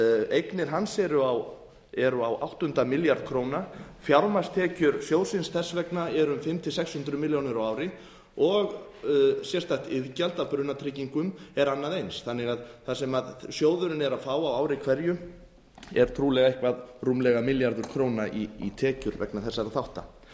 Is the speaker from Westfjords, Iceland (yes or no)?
no; Siglufjordur, Northeastern Region, Iceland; Ég vil minna það í mínum heimabæ og Siglufirði